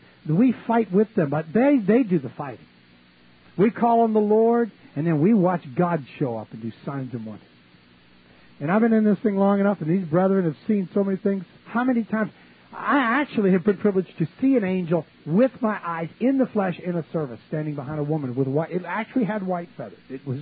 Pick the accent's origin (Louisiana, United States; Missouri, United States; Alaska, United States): Louisiana, United States; New Orleans; I grew up in New Orleans, and I had an older brother.